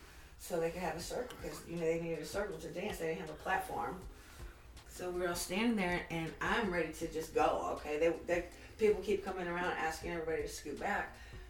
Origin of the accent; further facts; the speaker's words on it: Elgin, Illinois, United States; I grew up in South Elgin and Elgin, so...